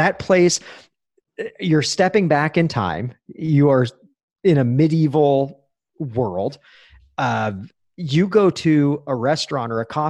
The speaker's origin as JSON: {"language": "English", "country": "United States", "said": "I'm speaking as an American"}